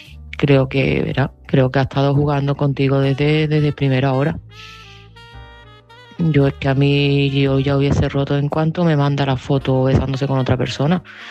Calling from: Seville, Andalusia, Spain; de Sevilla y este mensaje va

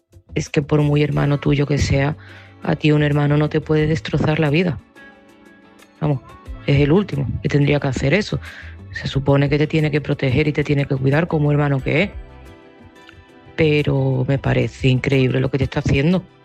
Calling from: Seville, Andalusia, Spain; de Sevilla

